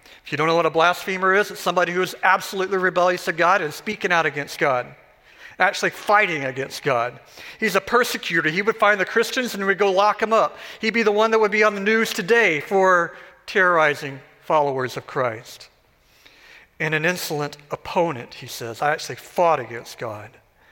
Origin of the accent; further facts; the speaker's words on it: Texas, United States; So like when I was growing up in Texas, I had a younger brother and we were made to cut the grass.